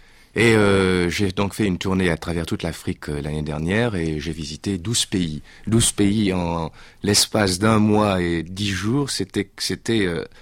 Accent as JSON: {"language": "French", "country": "France", "said": "Je suis français, mais de souche camerounaise. Enfin, je suis moitié français, moitié camerounais."}